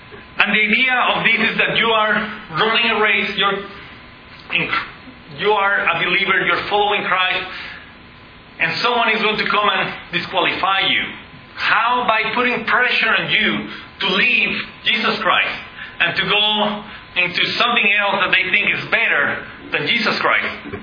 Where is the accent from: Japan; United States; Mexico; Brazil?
Mexico; I grew up in Mexico with Catholic people, and usually infant baptism doesn't help anyone.